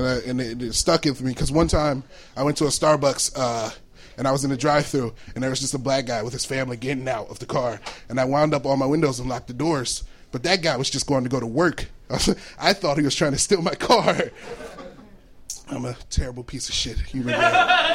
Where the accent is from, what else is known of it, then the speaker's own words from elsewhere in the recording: Detroit, Michigan, United States; I'm from real Detroit. Oh, right. Like, I'm from the Detroit where it's 80% black people.